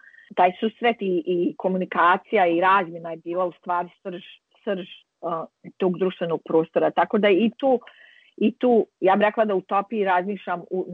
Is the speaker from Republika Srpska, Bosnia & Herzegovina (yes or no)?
yes; Banja Luka, Republika Srpska, Bosnia & Herzegovina; jer je to moj rodni grad, to je moje lično iskustvo